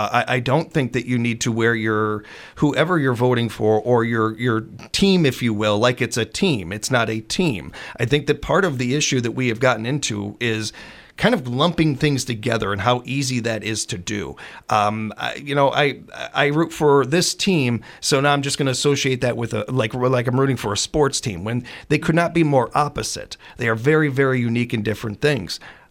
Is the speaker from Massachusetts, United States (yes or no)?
no; Chicago, Illinois, United States; Politics has always been a big part of my family, and growing up in Chicago, you just can't get around it.